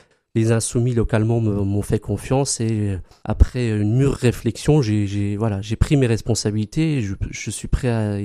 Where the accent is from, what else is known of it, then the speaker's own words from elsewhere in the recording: Remiremont, Grand Est, France; now in Nancy, France; j'ai vécu dans les Vosges toute ma scolarité. Je suis né à Remiremont et je vis à Nancy donc depuis 2000, là où je suis arrivé donc pour faire mes études au campus AES.